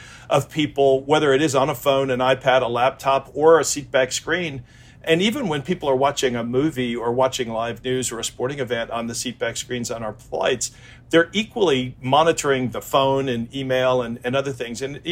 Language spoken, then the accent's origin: English; Chicago, Illinois, United States; So I grew up in Chicago.